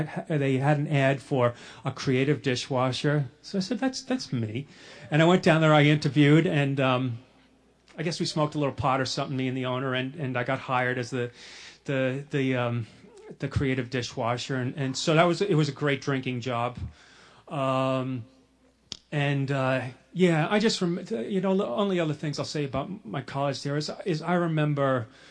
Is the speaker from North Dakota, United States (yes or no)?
no; Bronx, New York, United States; You know, I was born in the Bronx. I went to high school in the Bronx, so a lot of my drinking story takes place in the Bronx in those years.